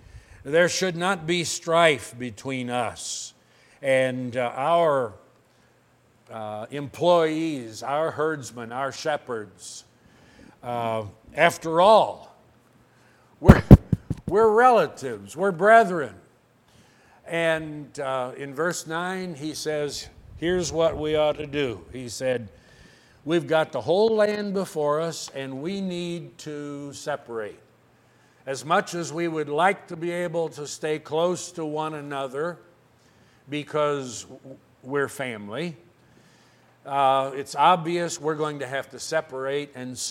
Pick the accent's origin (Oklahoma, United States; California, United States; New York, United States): Oklahoma, United States; Growing up in Oklahoma, we used to see, and you perhaps have seen it here, we have a lot of hot weather down there